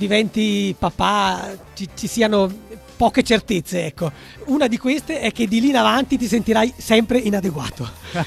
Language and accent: Italian; Trentino-Alto Adige, Italy; credo tanti come me, nati e cresciuti in Trentino o nelle Alpi.